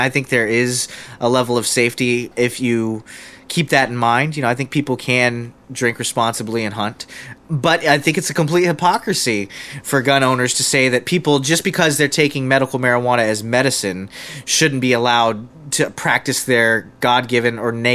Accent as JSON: {"language": "English", "region": "Texas", "country": "United States", "tie": "born or raised there", "said": "And, you know, growing up in Texas, that's what people do."}